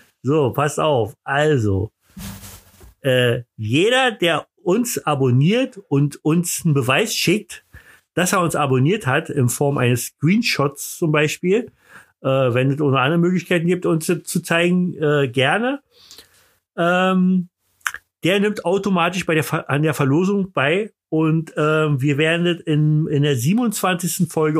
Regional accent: Berlin, Germany; Ich bin Berliner

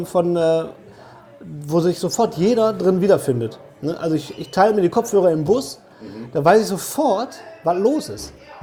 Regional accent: North Rhine-Westphalia, Germany; wenn wir aufgewachsen sind im Ruhrgebiet

